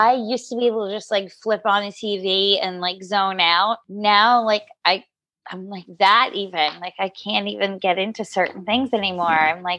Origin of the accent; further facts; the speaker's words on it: New York, United States; That's tough because I'm from New York, so I'm supposed to say New York